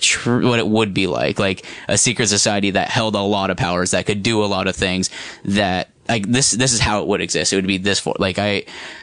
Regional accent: California, United States; I'm from the Bay Area, so like I've gone up to that area a lot

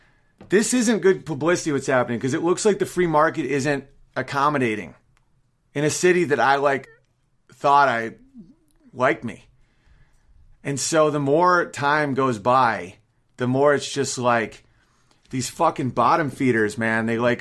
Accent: Canada; I'm a Canadian

